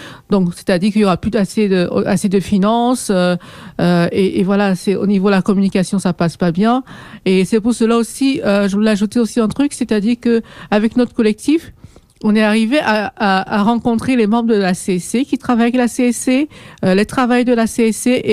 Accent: Molenbeek, Brussels-Capital Region, Belgium; moi, je suis de Molenbeek au Kölbeek.

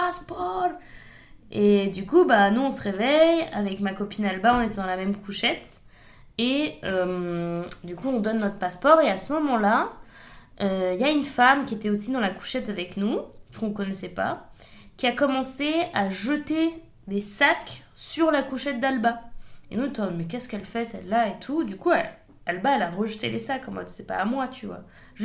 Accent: Paris, Île-de-France, France; now in Brussels, Belgium; j'ai 25 ans et je suis franco-colombienne. Là, j'habite à Bruxelles depuis 3 ans. Et sinon, je viens de Paris. J'ai fait toute ma scolarité dans un système espagnol à Paris.

